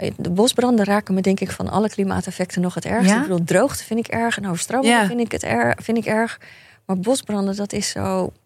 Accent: Katwijk, South Holland, Netherlands; Ik ben opgegroeid in Katwijk, in een arbeidersgezinnetje.

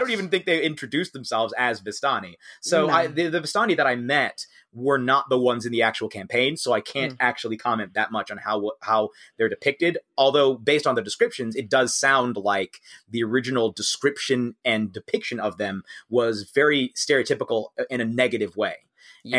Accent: United States; also born or lived in United Kingdom; coming to this as an American/British person

